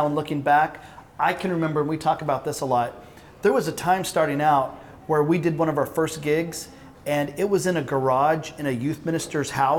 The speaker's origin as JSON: {"language": "English", "region": "Oklahoma", "country": "United States", "tie": "born or raised there", "lives_now": "Dallas, United States", "said": "He lives in Oklahoma. I live in Dallas. We grew up in Oklahoma, but yeah, we live about 3 hours away"}